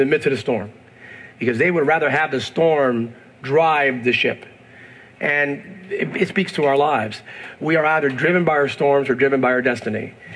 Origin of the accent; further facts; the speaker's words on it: Pennsylvania, United States; Growing up in Pennsylvania, from parents that migrated from Puerto Rico, in a very strong, blue-collar, hardworking, Calvinistic work ethic environment